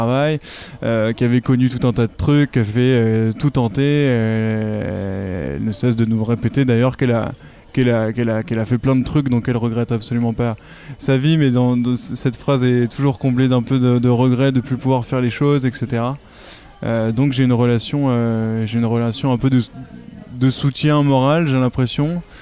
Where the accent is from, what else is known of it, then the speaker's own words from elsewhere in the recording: Lyon, Auvergne-Rhône-Alpes, France; now in Paris, France; Alors, je suis lyonnais, j'habite en ce moment à Paris depuis quelques mois.